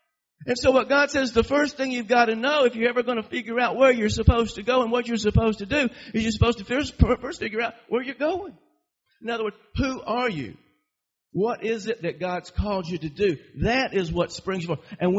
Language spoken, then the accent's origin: English; Miami, Florida, United States; born there; And I was born in Miami, so I had a link there.